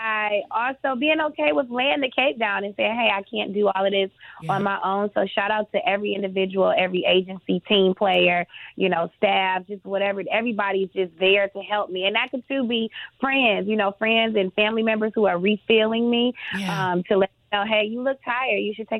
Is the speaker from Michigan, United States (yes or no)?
yes; Detroit, Michigan, United States; So actually, speaking of Detroit, I'm from Detroit